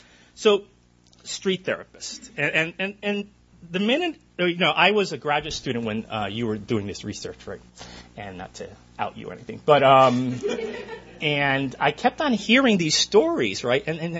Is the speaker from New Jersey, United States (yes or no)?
yes; New Jersey, United States; I'm from Hudson County, as you can tell